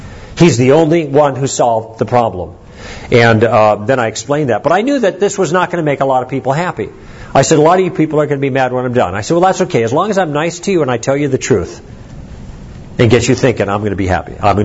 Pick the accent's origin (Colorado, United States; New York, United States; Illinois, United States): Illinois, United States; Chicago; I grew up in Chicago. We used to go there as kids and vacation, and now I go back every summer to take my own little girls.